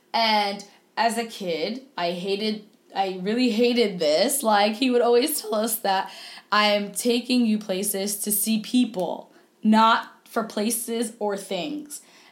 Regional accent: United States; I was born in America, July 1990, and I was the first child of my family born in America, outside of the continent, and born, period.

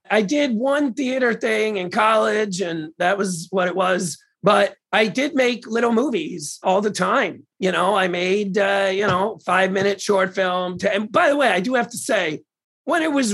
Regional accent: Queens, New York, United States; I grew up in Queens, New York. I was born in the late 70s. It was my mom, my dad, and me, and that's it.

